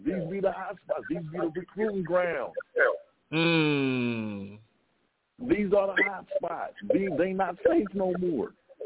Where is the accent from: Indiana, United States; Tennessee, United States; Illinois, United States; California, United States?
California, United States; Los Angeles; I grew up in South Central. I live not far from where this nigga Slim got killed, bro. I lived on 104th and Woodworth, right across the street from Morningside High.